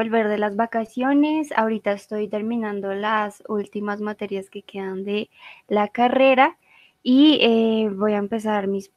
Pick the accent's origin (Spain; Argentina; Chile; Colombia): Colombia; Bogotá; Yo soy bogotana. Yo nací, crecí, he vivido en Bogotá toda mi vida.